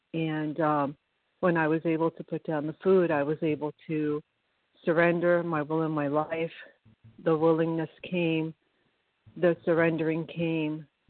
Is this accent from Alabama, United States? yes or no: no; New York, United States; I'm from New York.